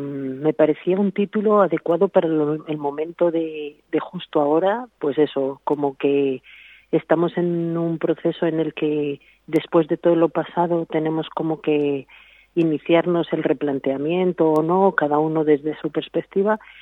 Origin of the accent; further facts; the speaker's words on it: Zamora, Castile and León, Spain; also born or lived in Madrid; yo no soy de aquí, soy de Zamora, pero llevo toda la vida viviendo en Madrid, hasta hace 3 años que decidí instalarme aquí porque era un sitio que me gustaba y que conocía previamente.